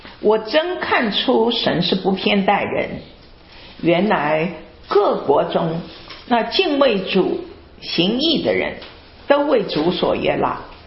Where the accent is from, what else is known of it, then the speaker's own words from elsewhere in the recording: China; 我们中国人